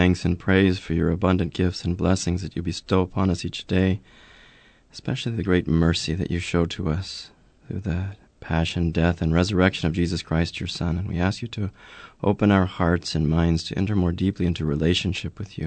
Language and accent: English; Wyoming, United States; also born or lived in Oklahoma; Yes, I was born in Oklahoma and raised in Wyoming, so I'm a bit of a ranch kid, farm and ranch kid from Wyoming.